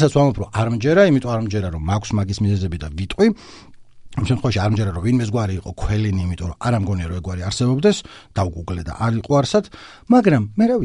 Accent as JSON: {"language": "Georgian", "town": "Baghdati", "region": "Imereti", "country": "Georgia", "said": "ჩემი იდენტობა არის რომ ბაღდათიდან ავარ წარმოშობით, ჩემთვის ქუთაისი ქალაქია და ბაღდათიც ქალაქი ამ არის, უფრო პატარა რაიონული ცენტრი"}